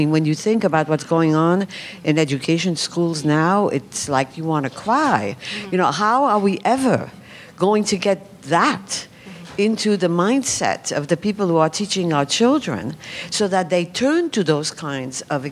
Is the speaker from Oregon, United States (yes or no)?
no; San Francisco, California, United States; from San Francisco.